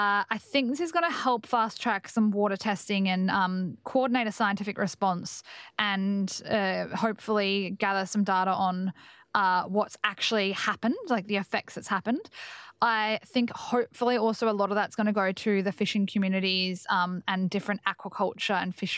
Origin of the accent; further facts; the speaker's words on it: South Australia, Australia; And I think as South Australian marine scientists with a platform like we have with Ocean Pod